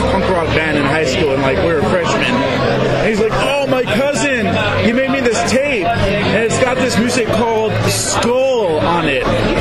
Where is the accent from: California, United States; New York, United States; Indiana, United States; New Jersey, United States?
California, United States; Los Angeles; From L.A.